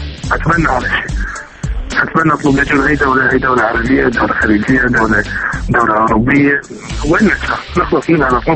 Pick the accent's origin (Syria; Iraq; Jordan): Iraq; إحنا عراقيين الحمد لله